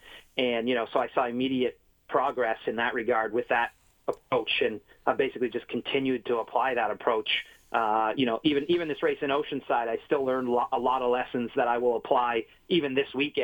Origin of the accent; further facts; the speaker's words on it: Canada; especially, you know, as a Canadian and as an Ironman